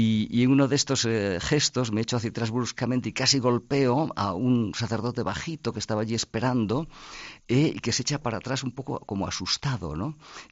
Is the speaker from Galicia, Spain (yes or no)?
yes; Santiago de Compostela, Galicia, Spain; Pues le dije que eso, soy de Santiago de Compostela